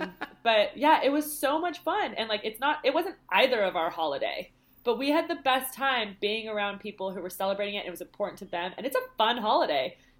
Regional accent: United States; accent: American; whereas I try to hide my American accent

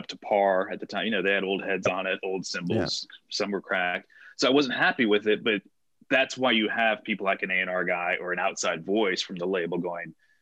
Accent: Florida, United States; we're Southern boys, you know, we're all from Florida and the Southeast and friends from Knoxville and those things.

